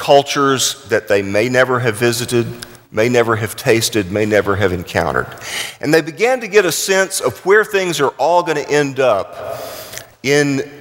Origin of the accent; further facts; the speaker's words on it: Houston, Texas, United States; I grew up in Houston, so it always feels like home to me when that happens.